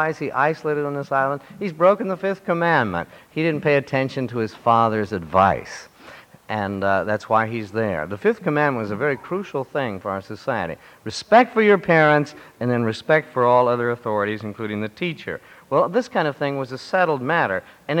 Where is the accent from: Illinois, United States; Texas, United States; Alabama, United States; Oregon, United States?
Oregon, United States; I grew up in Oregon on a bit of a farm and a ranch